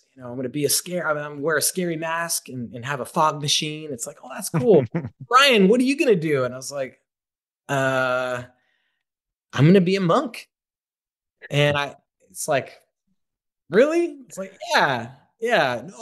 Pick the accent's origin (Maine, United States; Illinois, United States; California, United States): California, United States; San Francisco; So yeah, I grew up in San Francisco. Both my parents are high school teachers.